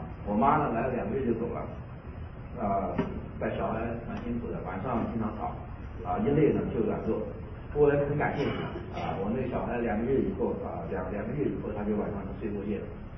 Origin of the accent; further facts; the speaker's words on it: Zhejiang, China; also born or lived in Guangzhou; 我是从小是在浙江农村长大的，啊，父母亲是没有上过一天正式学校，啊，家里面出身很好